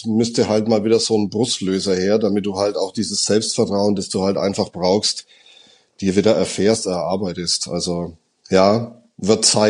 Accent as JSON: {"language": "German", "country": "Germany", "said": "Gut, als Deutscher bin ich näher an den Niederlanden als ihr, aber das ist auch das Einzige."}